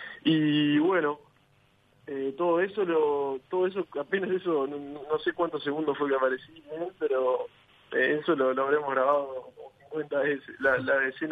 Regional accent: Uruguay; soy de Uruguay

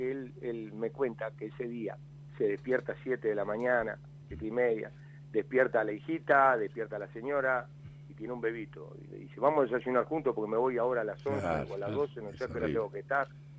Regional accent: Uruguay; soy uruguayo

